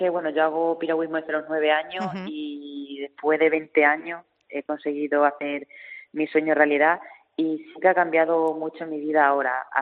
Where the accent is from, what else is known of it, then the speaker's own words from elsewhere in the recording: Mérida, Extremadura, Spain; desde ese homenaje que me hicieron en mi tierra